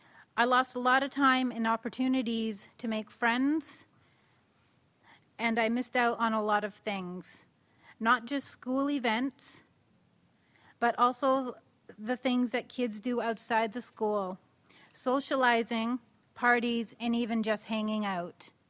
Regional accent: Yellowknife, Northwest Territories, Canada; I am from Yellowknife and Northwest Territories, Canada. I am an Indigenous person with an intellectual disability

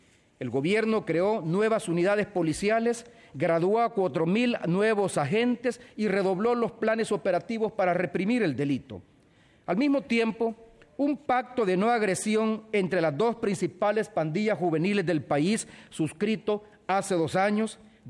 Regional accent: El Salvador; estos avances que hemos experimentado en mi país durante los últimos años no han sido fruto del azar. El Salvador está viviendo un periodo de grandes cambios

